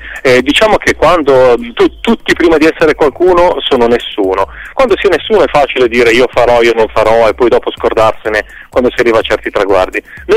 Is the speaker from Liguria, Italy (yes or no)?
yes; Genoa, Liguria, Italy; figurati, siamo genovesi, figurati se gli diamo i soldi, non esiste.